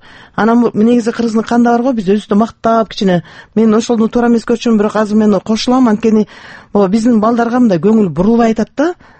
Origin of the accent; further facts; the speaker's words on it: Naryn Region, Kyrgyzstan; Негизи менин бала чагым Эмгекчил колхозунда, Нарын областында өткөн.